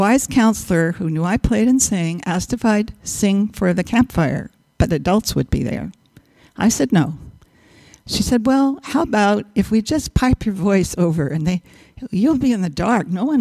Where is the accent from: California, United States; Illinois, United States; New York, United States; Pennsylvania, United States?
California, United States; Los Angeles; also born or lived in Arkansas; It was a Depression era, so we moved from Arkansas, a little farm, to Los Angeles.